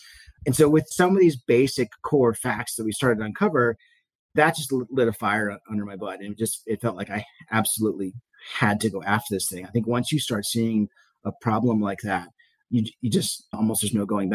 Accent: Northeast, United States; And so I went from growing up in the Northeast and having no exposure to agriculture whatsoever

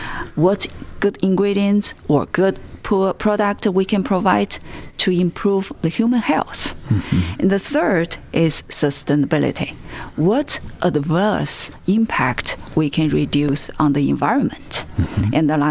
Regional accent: China; English is a second language; moved away as an adult; now in United States; So I have lived in the States for 20 years. I grew up in China. I'm a citizen now.

